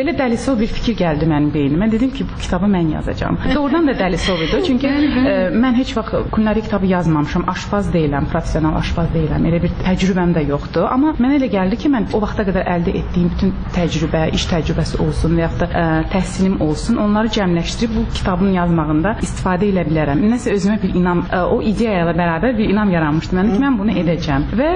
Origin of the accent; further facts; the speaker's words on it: Baku, Azerbaijan; moved away as an adult; now in California, United States; Amma mən və bacım Bakıdan olmuşuq, Bakıda böyümüşük.